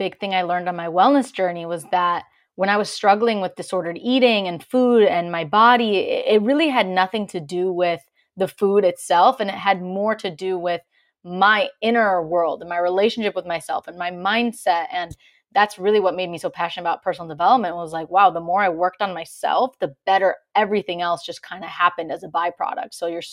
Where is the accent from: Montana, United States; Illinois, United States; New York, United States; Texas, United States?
Illinois, United States; Chicago; I'm originally from Chicago.